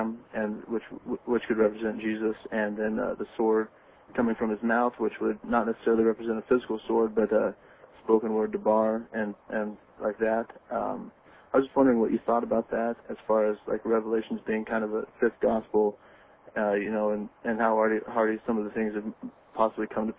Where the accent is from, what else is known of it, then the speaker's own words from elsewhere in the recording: Independence, Oregon, United States; I'm originally from Independence, Oregon.